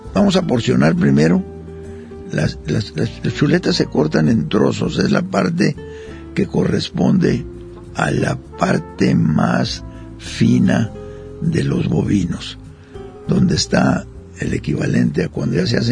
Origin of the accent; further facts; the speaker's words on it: Sonora, Mexico; Vamos a cocinar algo ahora que me recuerda mucho mi tierra, Sonora, que me recuerda mucho mi época de muchacho, de niño casi, cuando ordeñábamos las vacas y después hacía quesos.